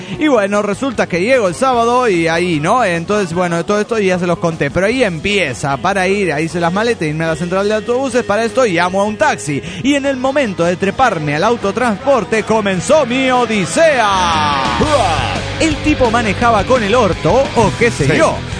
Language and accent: Spanish; Medellín, Antioquia, Colombia; de Medellín, Colombia.